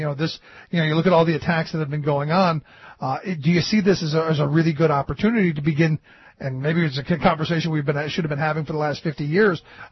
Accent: Ohio, United States; and I go back to where I grew up in Ohio

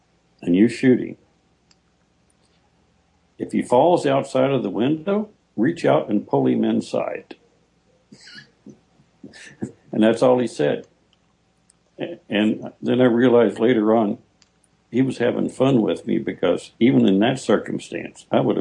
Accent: West Virginia, United States; born there; And so I mentioned the fact that I was born in West Virginia, paid taxes, voted

